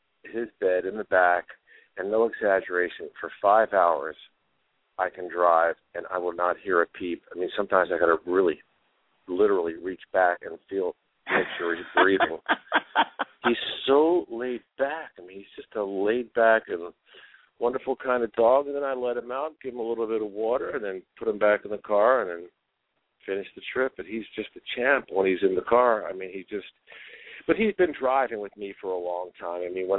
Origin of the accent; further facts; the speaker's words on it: Baltimore, Maryland, United States; now in Nashville, United States; I love Baltimore. It's, you know, my hometown, and all my friends and family are in and around Balmer.